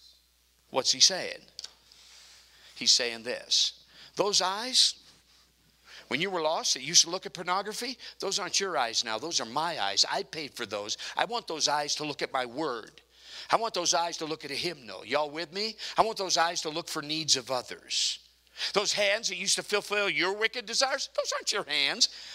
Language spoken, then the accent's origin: English; Alaska, United States; I'm from Alaska.